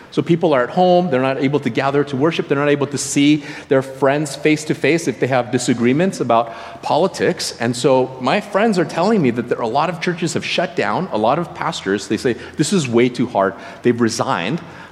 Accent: United States; moved away; because I'm from the United States, I still keep track of what's going on there, what's happening in America.

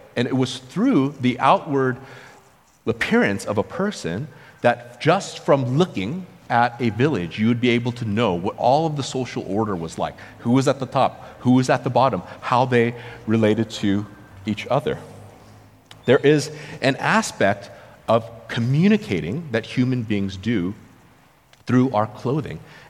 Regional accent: United States; growing up in a Korean household around Korean culture a lot, but growing up in the United States

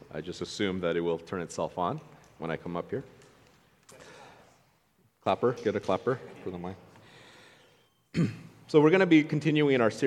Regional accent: United States; Now, when I was a kid and I was taught that song, and I grew up in the United States

